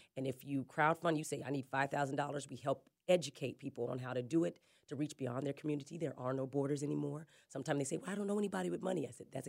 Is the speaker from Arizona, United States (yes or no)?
yes; Flagstaff, Arizona, United States; also born or lived in Winslow, Arizona; I was born in Winslow, Arizona. I was raised in Flagstaff. Both my parents were orphans. I lived the first 11 years of my life in a hotel called Starlight off of Route 66.